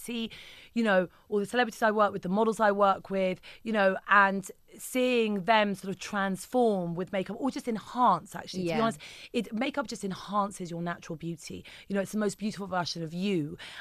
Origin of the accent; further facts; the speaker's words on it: Ibiza, Balearic Islands, Spain; I grew up in Ibiza.